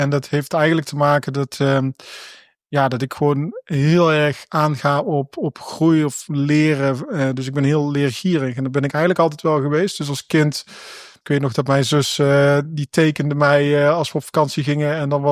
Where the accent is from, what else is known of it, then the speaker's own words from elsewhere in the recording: Oirschot, North Brabant, Netherlands; Ik kom uit Brabant, uit het prachtige Oorschot.